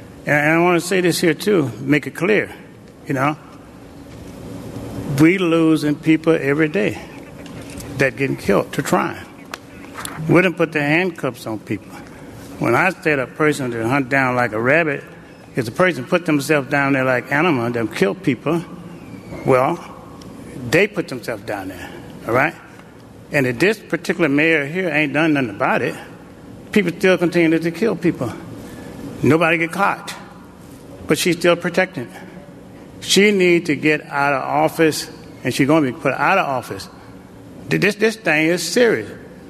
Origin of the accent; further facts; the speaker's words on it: Chicago, Illinois, United States; We're black and brown, white and Asian. We're all Chicagoan.